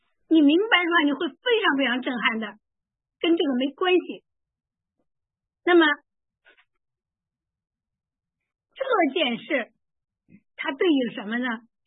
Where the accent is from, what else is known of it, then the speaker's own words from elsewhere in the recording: China; 我相信有些人，尤其咱们的中国人哈，我们中国人特别会做题。